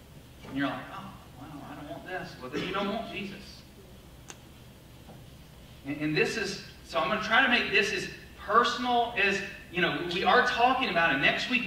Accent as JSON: {"language": "English", "region": "North Carolina", "country": "United States", "tie": "born or raised there", "said": "I grew up in the South. Like, I'm from North Carolina originally, Central North Carolina."}